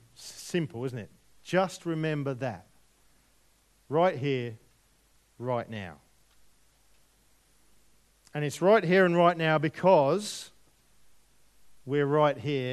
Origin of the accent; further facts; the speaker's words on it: England, United Kingdom; accent: English; Bring my English accent out there.